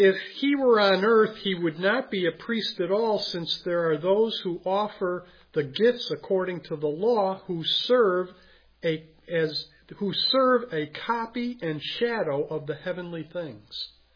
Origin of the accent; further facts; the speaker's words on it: Chicago, Illinois, United States; And I grew up in Chicago, you know, and they had the slaughterhouses